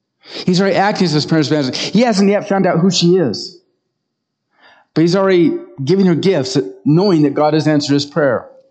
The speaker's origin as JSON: {"language": "English", "region": "Nebraska", "country": "United States", "tie": "born or raised there", "said": "I grew up in Banner County, Western Nebraska. And for the first 23 years of my life"}